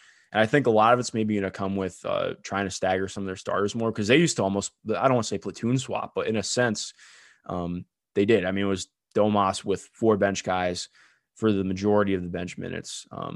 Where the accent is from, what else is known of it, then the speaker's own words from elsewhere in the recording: Cleveland, Ohio, United States; I grew up in Cleveland, man.